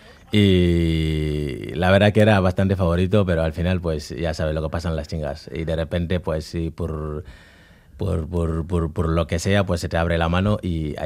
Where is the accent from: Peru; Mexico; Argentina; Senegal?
Senegal; also born or lived in Valencia; now in Bilbao, Spain; Y llegué desde Valencia, bueno, desde Senegal a Valencia, pues llegué en avión. Luego de Senegal, de Valencia aquí, pues llevaba unos 6-7 meses en Valencia.